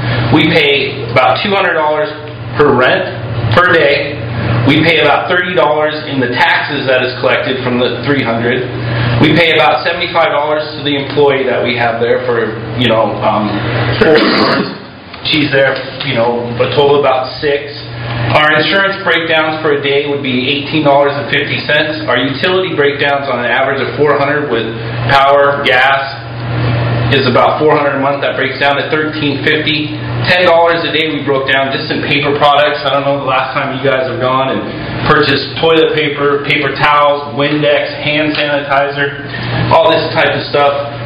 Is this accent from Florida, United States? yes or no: no; Kirkland, Washington, United States; also born or lived in Oahu; We moved back here from Oahu. We're born and raised in Kirkland.